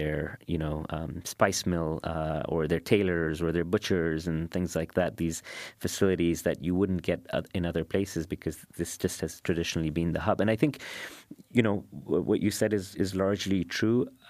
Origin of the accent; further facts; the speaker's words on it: Karama, Dubai, United Arab Emirates; I grew up in Karama and I live in Dubai and I still go to Karama quite often.